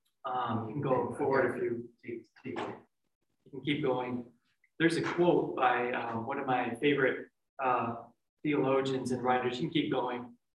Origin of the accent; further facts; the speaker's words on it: United States; Maybe that's because I'm an American, and Americans are so individualistic.